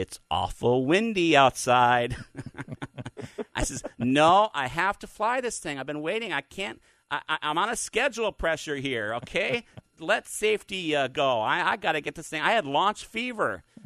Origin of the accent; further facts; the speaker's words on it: Minnesota, United States; Well, okay, growing up in Minnesota, I think it was fifth or sixth grade, something like that, and I wanted to get into model rocketry.